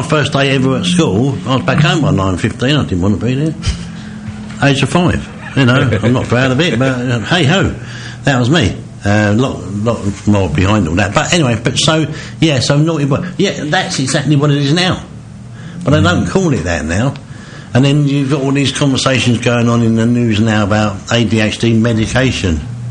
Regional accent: London, United Kingdom; born there; I was born in East London in 1972.

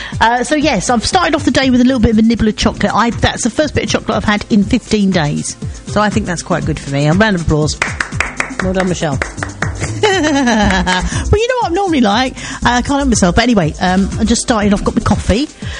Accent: Thurrock, East of England, United Kingdom; And I've lived in Thurrock my whole life. Well, more or less my whole life. I moved out from Seven Kings when I was about 20.

